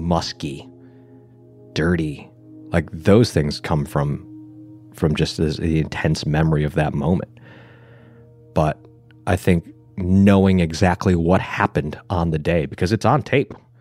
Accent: Buffalo, New York, United States; and I'm from Buffalo, New York. I don't know anything about the heat.

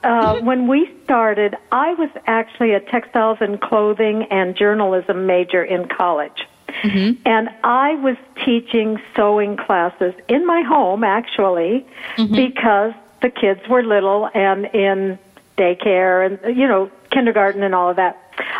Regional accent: Iowa, United States; I was raised right outside Des Moines, probably 20 minutes from the home office of Meredith, but on a farm.

